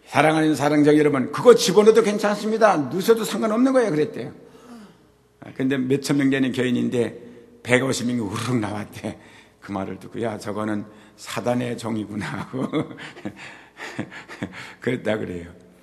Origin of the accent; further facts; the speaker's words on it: South Korea; 저는 아마 이 한국 사람으로서는 컴퓨터 제일 먼저 사용하는데 한 사람이 볼 수도 있겠죠.